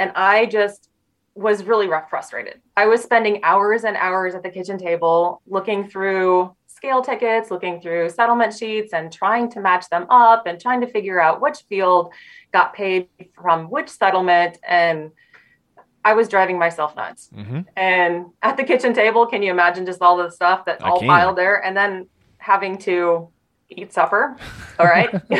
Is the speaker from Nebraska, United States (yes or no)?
yes; Superior, Nebraska, United States; I'm from Superior, Nebraska. I am a mom of 6, and I'm a farmer's wife